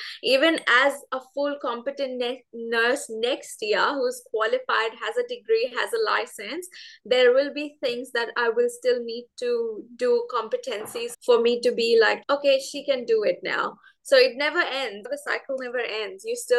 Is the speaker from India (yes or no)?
yes; India; moved away as an adult; now in Australia; I am originally from India. I have been in Australia for almost 4 years. It's going to be 4 years in February next year. And I came as an international student